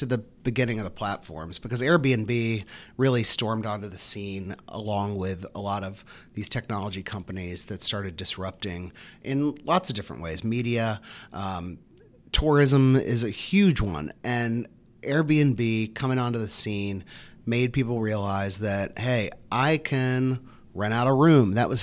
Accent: Silver Spring, Maryland, United States; now in New Orleans, United States; I grew up in Silver Spring.

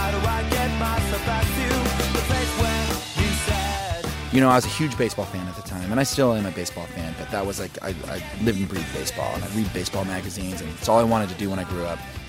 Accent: Oklahoma City, Oklahoma, United States; also born or lived in Lubbock, Texas / Detroit, Michigan / Tulsa, Oklahoma; I was born in Lubbock, Texas, and then my family moved to Detroit, Michigan, and then we moved to Tulsa, Oklahoma, and then to Oklahoma City.

